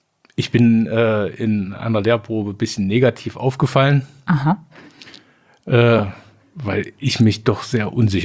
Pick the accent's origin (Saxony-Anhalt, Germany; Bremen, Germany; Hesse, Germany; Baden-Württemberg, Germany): Saxony-Anhalt, Germany; Kirchscheidungen; Ich komme aus Kirchscheidungen.